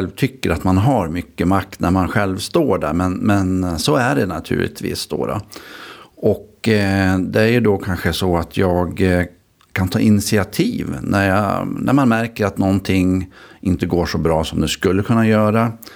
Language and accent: Swedish; Lillhärad, Västmanland County, Sweden; Jag brukar säga att jag är en sån här urtypisk centerpartist, uppfödd på landet, engagerad mig tidigt i det ungdomsförbund som fanns i Lillhära där jag är född.